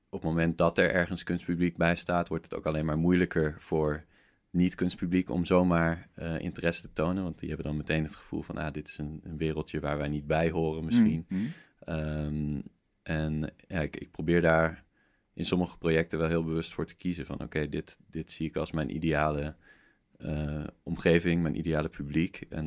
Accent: Netherlands; dat leek mij een beetje overdreven om daar sowieso als Nederlander naartoe te komen.

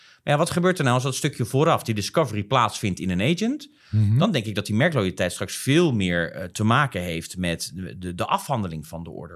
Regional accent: Netherlands; wij ook als Nederlanders natuurlijk inmiddels gewoon helemaal bekend met online betalingen en alles doen.

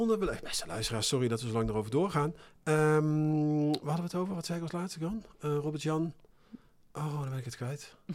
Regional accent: Eindhoven, North Brabant, Netherlands; Ik kom uit Woensel, uit Eindhoven.

